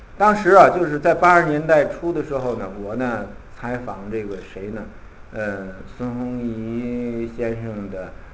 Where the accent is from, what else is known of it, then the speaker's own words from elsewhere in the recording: China; 因为我们中国人有一句俗话叫做吃水不忘挖井人